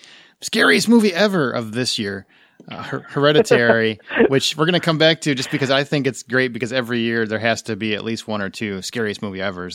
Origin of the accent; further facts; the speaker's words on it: Rockford, Illinois, United States; I am talking to Anna Polisi, who is here from my hometown paper, the Rockford Register Star.